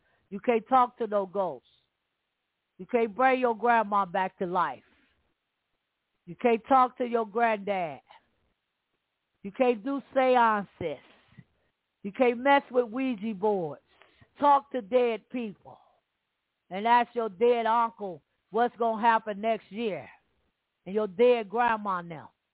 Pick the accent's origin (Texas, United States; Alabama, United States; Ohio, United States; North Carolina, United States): Alabama, United States; See, I'm from Alabama, down far. They taught you all kind of stuff down there.